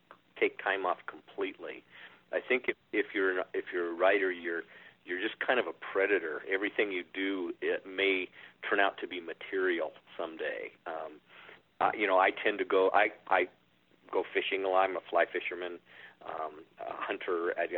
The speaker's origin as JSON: {"language": "English", "region": "Wyoming", "country": "United States", "said": "Although I'm from Wyoming, I've had a lot of Montana relatives."}